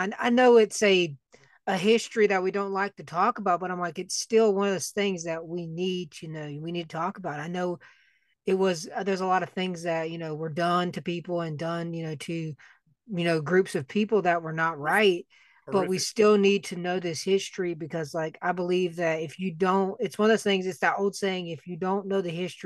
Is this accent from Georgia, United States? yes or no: yes; Macon, Georgia, United States; was here from my hometown of Macon, Georgia.